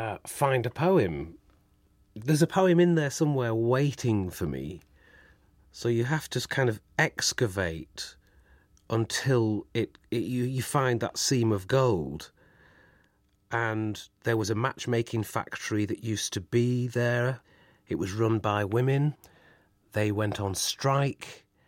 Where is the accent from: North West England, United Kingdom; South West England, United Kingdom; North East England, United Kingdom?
North West England, United Kingdom; I was from Lancashire. I had meat pies. I grew up with meat pies. Didn't know a black person properly till I was 16.